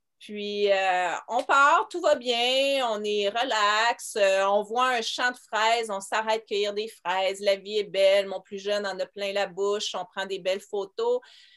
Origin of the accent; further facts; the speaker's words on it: Montreal, Quebec, Canada; C'est sûr que je viens de Montréal, fait que je veux pas, l'anglais est quand même omniprésent